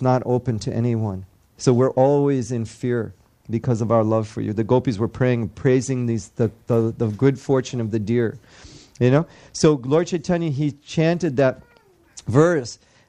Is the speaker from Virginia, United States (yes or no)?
no; Dallas, Texas, United States; I'm from Dallas, and then plus we had just had the time change.